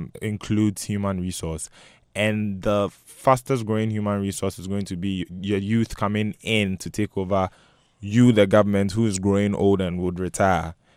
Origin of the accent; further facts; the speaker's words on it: Ghana; I don't know about the rest of Africa, but I'm speaking from the Ghanaian experience, because the canker of street children keeps growing.